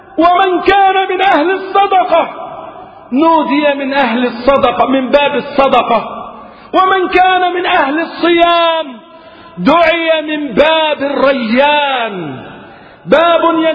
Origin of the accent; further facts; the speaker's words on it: Egypt; وعن بلاد الإسلام عامة، وعن بلدنا مصر خاصة يا رب العالمين.